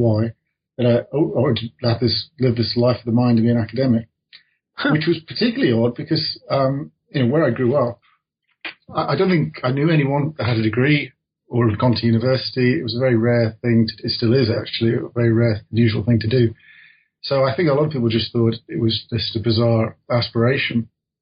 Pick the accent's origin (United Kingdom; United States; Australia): United Kingdom; Midlands; I come from the Midlands in England.